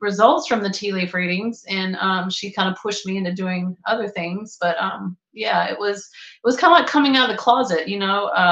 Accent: Darwin, Northern Territory, Australia; And I grew up in Australia, and I grew up in a very rural part of Australia in Darwin, which is in the Northern Territory.

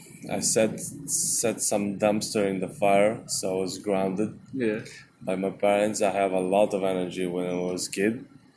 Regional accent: Novi Sad, Vojvodina, Serbia; English is a second language; I was born in Serbia, in Novi Sad, and born and raised in one hood that which name is Liman.

